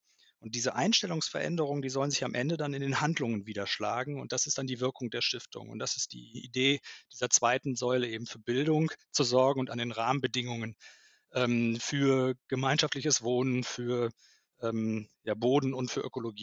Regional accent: Bad Honnef, North Rhine-Westphalia, Germany; hab ich live miterlebt in meiner Heimatstadt Bad Honnef.

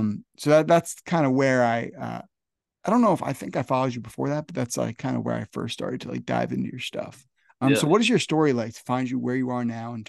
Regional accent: New Jersey, United States; I'm from Northern New Jersey, right?

